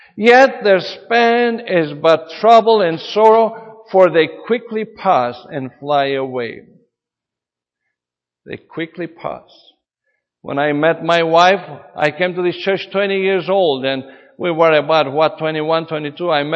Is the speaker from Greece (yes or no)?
yes; Greece; And I know that I come from Greece, and the Greek Orthodox Church preaches all the time that do more good works and good works and good works